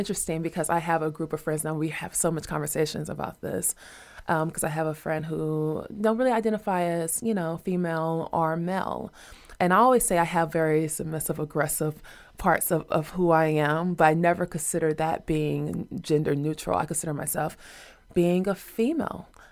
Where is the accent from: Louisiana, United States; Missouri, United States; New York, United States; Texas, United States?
Missouri, United States; St. Louis; I'm from St. Louis, Missouri and East St. Louis, Illinois.